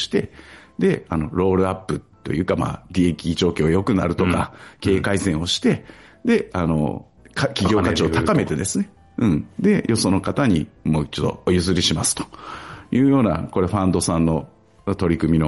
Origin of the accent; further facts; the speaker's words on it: Fukuoka, Japan; 僕ら九州の人間からすると、福岡の人間からすると